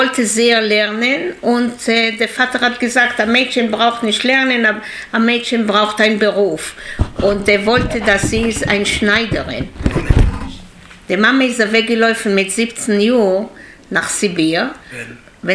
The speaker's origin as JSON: {"language": "German", "country": "Israel", "tie": "born or raised there", "second_language": "German", "moved": "as an adult", "lives_now": "Germany", "said": "Ich bin in Israel geboren, ganzes Leben war ich in Israel und dann habe ich meinen Mann getroffen in Israel und geheiratet, Chassene gehabt und nach Deutschland gekommen. Wir sind jetzt 37 Jahre bin ich in Deutschland."}